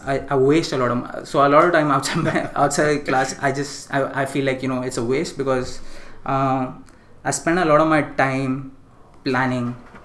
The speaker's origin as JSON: {"language": "English", "country": "India", "tie": "born or raised there", "said": "so I grew up in India, so I like a lot of like Bollywood music"}